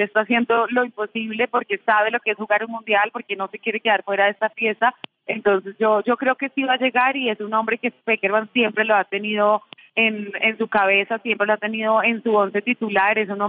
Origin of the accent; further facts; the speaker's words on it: Colombia; Pues yo soy muy realista, también optimista porque soy colombiana.